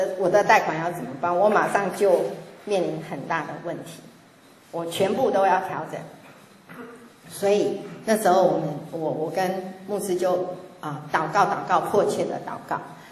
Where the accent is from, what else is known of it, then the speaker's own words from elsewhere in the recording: Taiwan; 我们台湾话有一句话说，喝酒顶暗杯